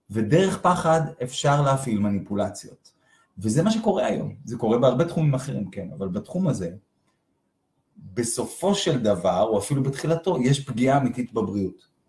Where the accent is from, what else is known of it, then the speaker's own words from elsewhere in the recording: Givatayim, Tel Aviv District, Israel; זאת אומרת, גדלתי בשנים הראשונות לחיי, בגבעתיים